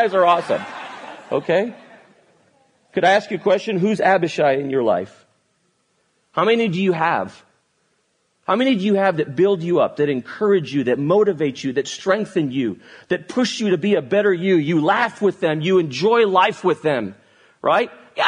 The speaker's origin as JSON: {"language": "English", "country": "Spain", "tie": "born or raised there", "second_language": "English", "said": "Where I grew up in Spain, that's not what the word torta means."}